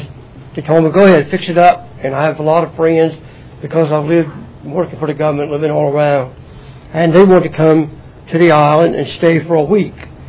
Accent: Tangier, Virginia, United States; I'm from Tangier.

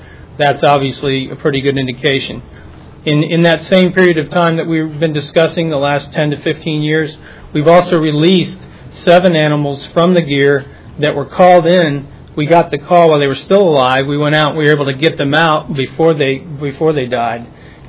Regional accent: Virginia Beach, Virginia, United States; I grew up in Virginia Beach in the Lynn Haven area, so that's where I've spent my life.

